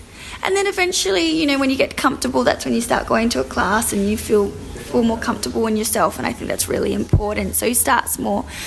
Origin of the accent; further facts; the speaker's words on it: Australia; now in India; I wanted to see if I, as an Australian girl, could come here and make a name for myself